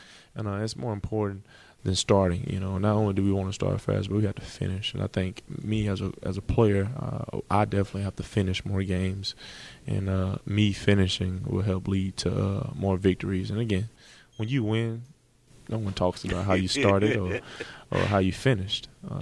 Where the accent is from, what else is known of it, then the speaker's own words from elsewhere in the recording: Bessemer, United States; one thing about me is I love going back to my hometown, Bessemer, and going to the library